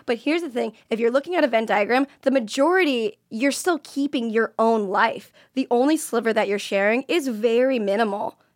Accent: Florida, United States

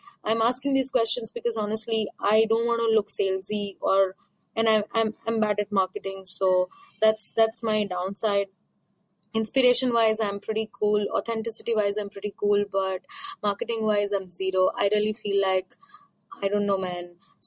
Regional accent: India; from India.

